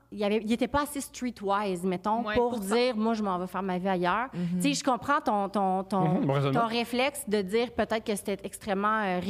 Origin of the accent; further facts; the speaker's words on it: Quebec, Canada; probablement, parce que je viens d'Abitibi